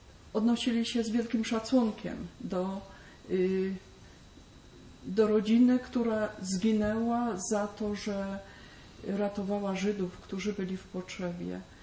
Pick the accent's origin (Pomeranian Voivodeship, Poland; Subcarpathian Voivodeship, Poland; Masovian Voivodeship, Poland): Subcarpathian Voivodeship, Poland; Markowa; Jestem rodowitą Markowianką.